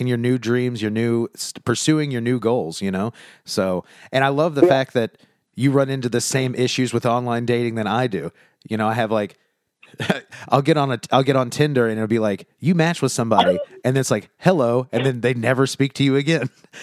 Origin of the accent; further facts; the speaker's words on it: Louisville, Kentucky, United States; You're from Louisville. I'm from Louisville. Let's make this happen.